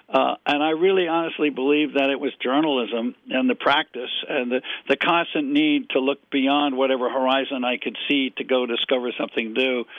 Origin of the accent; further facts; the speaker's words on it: Greenville, South Carolina, United States; Yeah, well, I began actually in high school working for my hometown newspaper in the summer in Greenville, South Carolina.